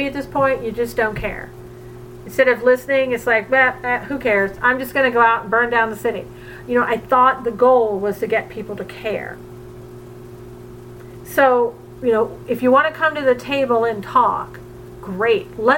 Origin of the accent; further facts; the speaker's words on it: the South, United States; I grew up in the South during the 60s when Martin Luther King was alive.